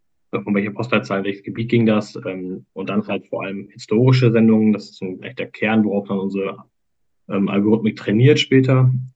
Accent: Paderborn, North Rhine-Westphalia, Germany; born there; 30 Jahre alt, einer der beiden Co-Founder von CargoCast. Bin gebürtiger Paderborner, also da, wo jetzt CargoCast auch sitzt.

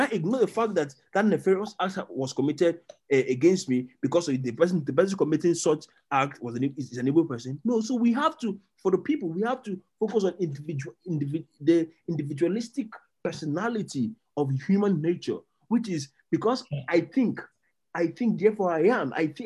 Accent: Eastern Nigeria, Nigeria; I grew up in the East. I grew up in the East, and all I heard was, see, if he's a Muslim and he's a Northerner, he's wicked.

